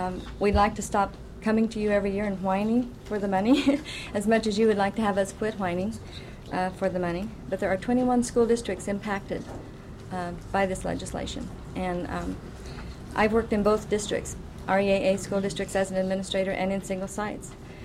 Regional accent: Hoonah, Alaska, United States; I'm from Hoonah

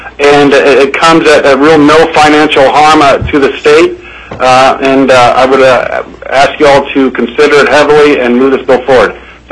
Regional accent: Galena, Alaska, United States; I'm from Galena, Alaska.

